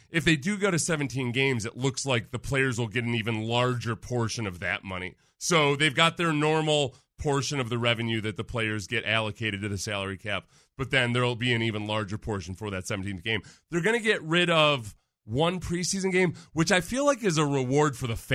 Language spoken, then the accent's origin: English; Jacksonville, Florida, United States; I came from Jacksonville, so I'm like, oh, Jacksonville's really humid.